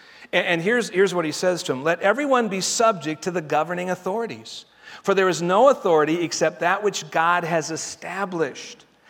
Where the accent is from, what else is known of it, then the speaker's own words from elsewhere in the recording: Denver, Colorado, United States; I grew up in Denver, went to college in Nebraska, and I had to drive all the way across Nebraska at 55 miles an hour.